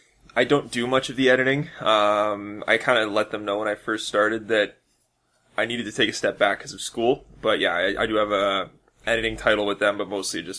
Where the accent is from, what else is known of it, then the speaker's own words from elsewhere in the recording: Winnipeg, Manitoba, Canada; Yep, I've lived in the same house my entire life.